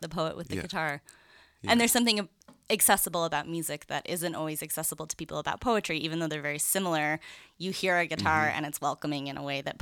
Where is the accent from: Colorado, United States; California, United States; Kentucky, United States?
Colorado, United States; born there; also born or lived in New Mexico / Washington; For me, I was born here in Colorado, moved to New Mexico, and then we moved out to an island off the coast of Seattle.